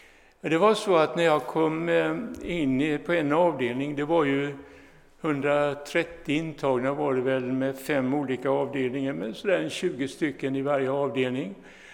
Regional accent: Mölndal, Västra Götaland County, Sweden; born there; also born or lived in Gothenburg / Stockholm / Jönköping; vi är födda i samma stad, Mölndal.

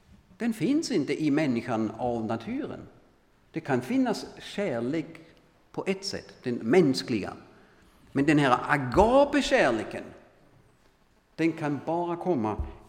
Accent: Germany; Och det kan jag knappt säga som tysk.

